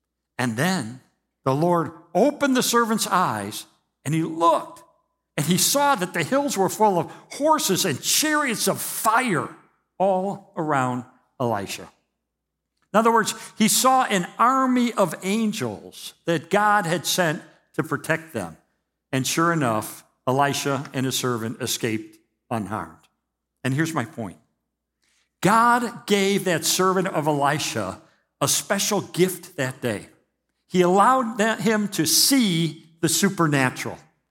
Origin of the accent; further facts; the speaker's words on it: Chicago, Illinois, United States; now in Houston, United States; flew in from our home in Houston, Texas, where we live because our two oldest grandkids are there, and I'm from Chicago. What do I know about Texas? Nothing.